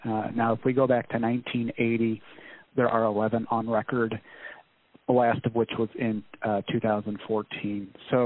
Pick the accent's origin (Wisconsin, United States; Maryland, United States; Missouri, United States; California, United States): Missouri, United States; St. Louis; I'm from St. Louis originally, and one went through in 2005.